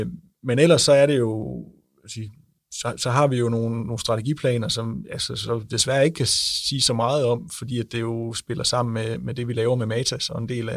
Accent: Jutland, Denmark; nu er vi jo fra Jylland

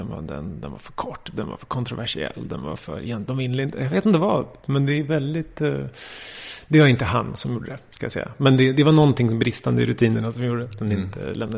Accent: Stockholm, Stockholm County, Sweden; Och sen så växte jag upp i ett område som heter Drakenbergsområdet som ligger vid Hornstull vid mellan Hornsgatan och Tanto kan man säga.

